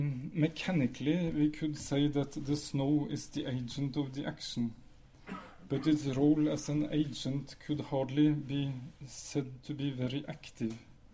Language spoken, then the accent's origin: English; Norway; first language Norwegian; English is a second language; In my mother tongue, Norwegian, intransitive verbs can take passive voice provided an agent is implied.